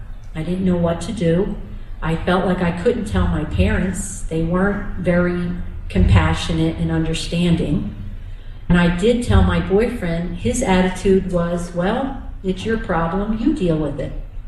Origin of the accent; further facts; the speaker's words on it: New Jersey, United States; I was born and raised in New Jersey. I had a mom and a dad, and a brother and a sister.